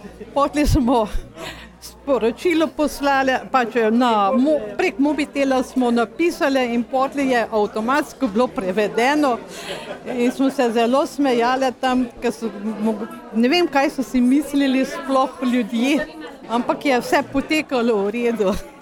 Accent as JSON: {"language": "Slovenian", "town": "Murska Sobota", "region": "Mura", "country": "Slovenia", "said": "Ja, jaz sem iz Murske Sobote, v bistvu iz župnije Bakovce."}